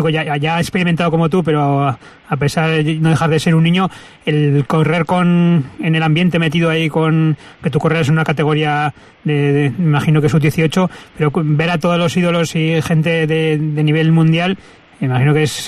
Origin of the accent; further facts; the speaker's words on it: Aragon, Spain; Siendo aragonés no es fácil porque lógicamente somos menos para votar